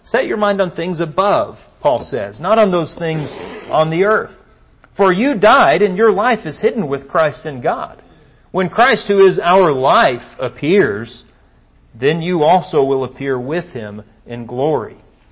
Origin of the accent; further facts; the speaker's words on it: Odessa, Texas, United States; That's in Odessa, Texas, by the way, my hometown.